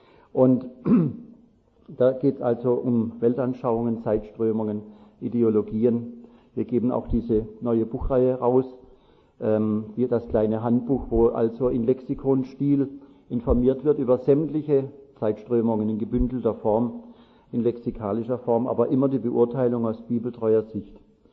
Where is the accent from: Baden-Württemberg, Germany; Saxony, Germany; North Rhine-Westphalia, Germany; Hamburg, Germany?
Baden-Württemberg, Germany; Pforzheim; wir kommen aus Pforzheim, meine Frau, unsere beiden Kinder.